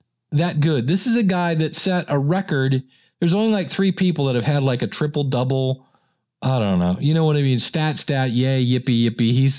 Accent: Akron, Ohio, United States; born there; also born or lived in Cleveland; I was born in Akron, Ohio. I lived

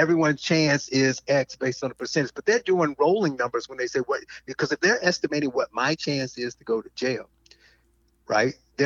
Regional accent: Gary, Indiana, United States; I grew up in Gary and I was poor.

